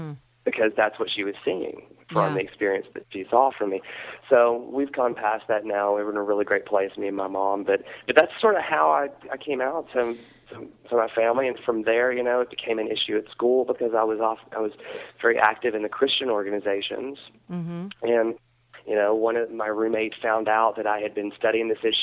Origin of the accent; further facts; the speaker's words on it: Tennessee, United States; well, I'm down to earth and accessible, and I'm from Tennessee